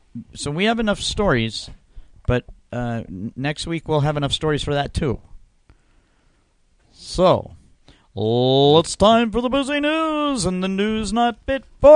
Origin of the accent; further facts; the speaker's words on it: Arizona, United States; I was born right at the foot of Camelback Mountain.